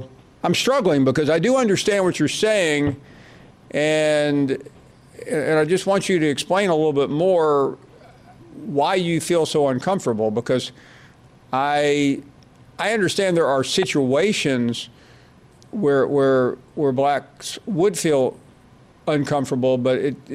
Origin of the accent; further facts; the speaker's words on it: the South, United States; And I grew up in the South, of course I heard it.